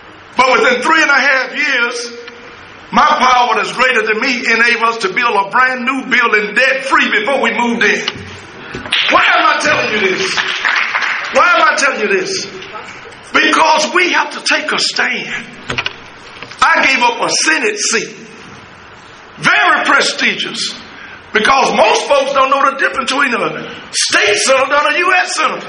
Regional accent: Tuscaloosa, Alabama, United States; It started in Alabama, and I'm from Alabama, Tuscaloosa, Alabama.

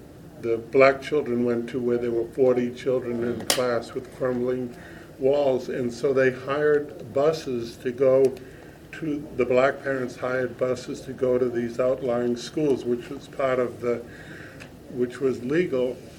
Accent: Boston, Massachusetts, United States; And I'm from Boston, and so I did. I went back to Boston because I was.

